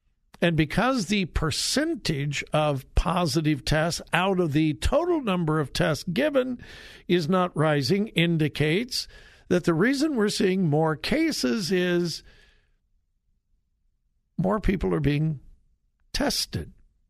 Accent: California, United States; Sometimes I'm almost embarrassed to admit that I was born and raised in California.

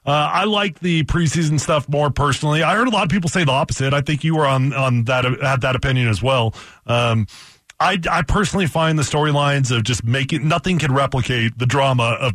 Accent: Denver, Colorado, United States; when I got cut by Denver, my third year, I got cut by Denver. I was in my hometown. In my hometown, I was a starter the year before.

